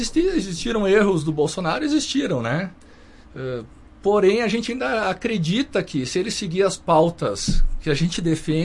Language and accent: Portuguese; Caxias, Brazil; Sou de Caxias.